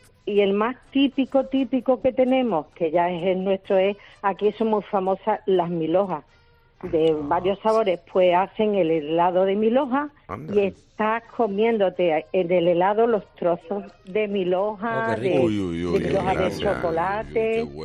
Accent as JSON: {"language": "Spanish", "region": "Ceuta", "country": "Spain", "said": "Y quería comentarte que soy de Ceuta."}